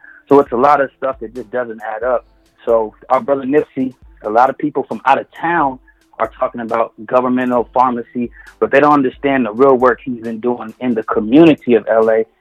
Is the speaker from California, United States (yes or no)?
yes; Los Angeles, California, United States; Like, I'm from South Central.